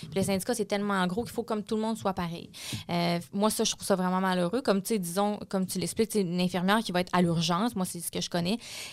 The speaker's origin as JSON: {"language": "French", "region": "Quebec", "country": "Canada", "said": "mais je suis québécoise, je parle français, je suis contente d'aider aussi."}